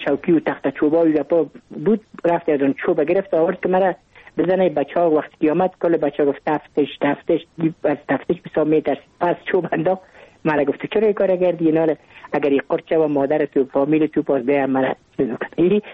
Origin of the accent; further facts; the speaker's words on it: Kabul, Afghanistan; من متولد کابل هستم، در نایه اول کابل تولد شدیم.